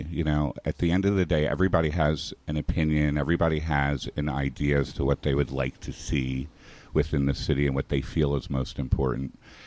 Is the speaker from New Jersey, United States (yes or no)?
yes; New Jersey, United States; also born or lived in Boise, Idaho / Texas / Europe / New York; now in Hudson, United States; I was born in Boise, Idaho, and stayed there for a couple of months, and then moved to Texas, where my father's from. But I grew up in South Jersey, outside of Atlantic City. Then moved back to Texas and spent some time in Europe, moved to New York